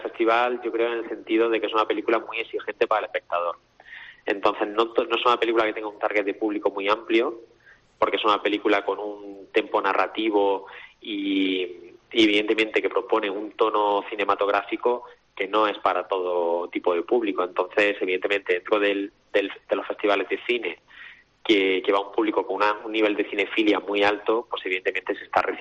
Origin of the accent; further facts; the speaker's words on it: Andalusia, Spain; todos los jefes y jefas de departamento de la película somos almerienses